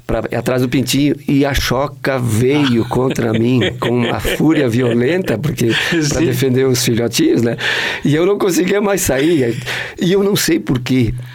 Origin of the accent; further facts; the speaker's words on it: Caxias do Sul, Rio Grande do Sul, Brazil; born there; Eu nasci na comunidade São João, do bairro Forqueta, Caxias do Sul.